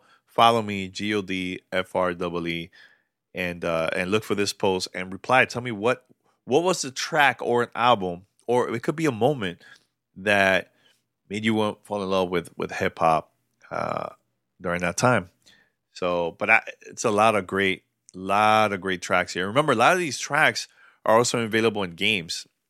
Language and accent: English; New York City, New York, United States; Look, I grew up in New York City back in the 80s